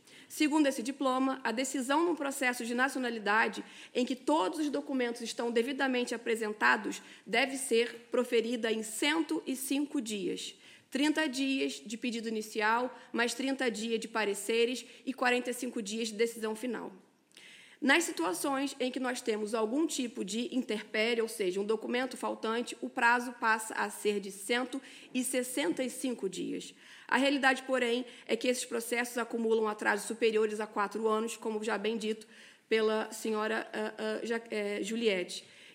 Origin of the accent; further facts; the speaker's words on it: Brazil; now in Portugal; eu não vou falar apenas como portuguesa, natural do Brasil, porém, com uma nacionalidade que decorre do sangue